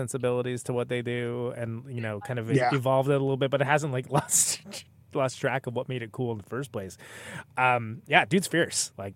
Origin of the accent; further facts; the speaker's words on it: Oakland, California, United States; now in Milwaukee, United States; I mean, I feel like I live in Milwaukee, but I'm from Oakland, California.